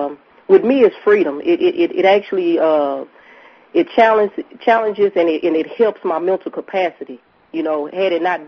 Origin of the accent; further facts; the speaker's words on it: Houston, Texas, United States; Houston, Texas, the south side of Houston, South Park.